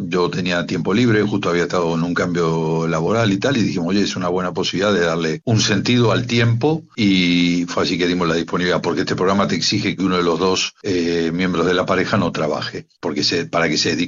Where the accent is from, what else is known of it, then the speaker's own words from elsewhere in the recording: Italy; yo soy italiano, viajamos a Italia, bueno, a ver familiares